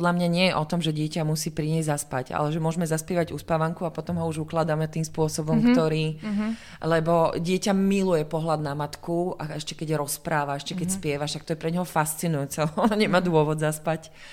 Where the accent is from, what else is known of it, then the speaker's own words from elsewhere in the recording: Pezinok, Bratislava Region, Slovakia; ja som naozaj vyrastala akože v rodine, kde ja som z Pezinka